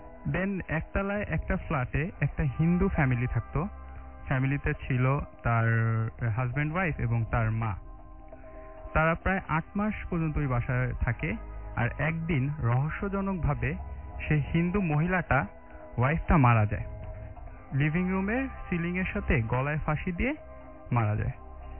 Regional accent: Dhaka, Dhaka Division, Bangladesh; মিরপুর থেকে এসেছি।

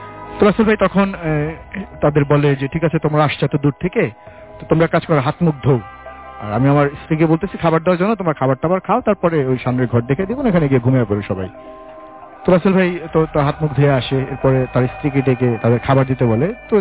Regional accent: Dhaka Division, Bangladesh; ওই সময় মাগুরা থেকে ওই আমাদের যে গ্রাম মাদারীপুর জেলার যে গ্রাম, সেখানে আসতে

